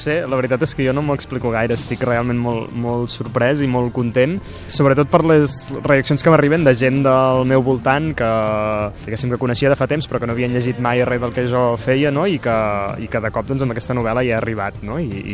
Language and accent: Catalan; Solsona, Catalonia, Spain; jo m'he criat a Solsona en un entorn on hi ha records carlins, més o menys vagues, no?